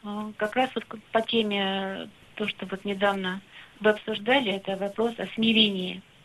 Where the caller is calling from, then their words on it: Yekaterinburg, Sverdlovsk Oblast, Russia; я из Екатеринбурга.